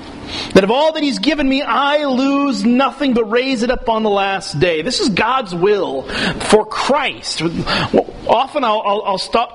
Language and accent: English; Midwest, United States; I remember growing up in the Midwest